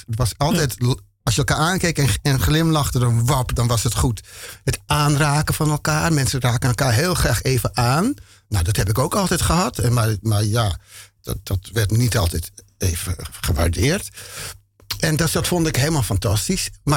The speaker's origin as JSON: {"language": "Dutch", "town": "Amsterdam", "region": "North Holland", "country": "Netherlands", "tie": "born or raised there", "said": "Ik ben in Amsterdam geboren, getogen, opgegroeid. Alles. Ik ben een Indo. Mijn vader is dus ook Indo. Mijn moeder is ras echt Amsterdamse. Ik had in mijn jeugd geen idee dat ik Indisch was."}